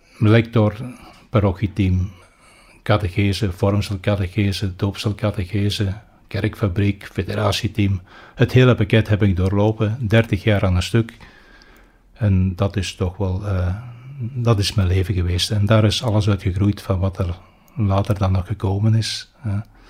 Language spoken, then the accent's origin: Dutch; Ham, Limburg, Belgium; now in Beringen, Belgium; Ik ben geboren in 1955, bij 65 jaar dus. Geboren in Ham, Kwaadmechelen, Limburg, en daar heb ik 55 jaar gewoond. Ik woon nu in de gemeente ernaast, Beverlo, Beringen.